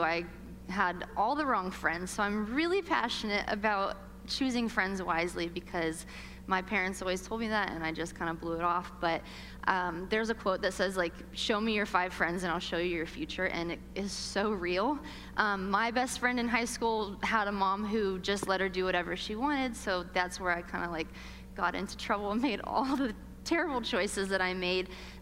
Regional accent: Ohio, United States; now in Las Vegas, United States; I live in Vegas now. I used to live in Ohio. I grew up in Ohio. Woo! I am not used to this weather. Oh my goodness. It's frigid. I am a West Coaster. I've been on the West Coast for like almost 20 years now

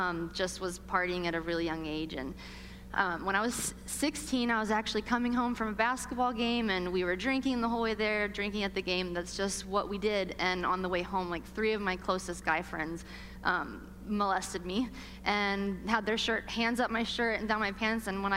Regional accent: Ohio, United States; now in Las Vegas, United States; I live in Vegas now. I used to live in Ohio. I grew up in Ohio. Woo! I am not used to this weather. Oh my goodness. It's frigid. I am a West Coaster. I've been on the West Coast for like almost 20 years now

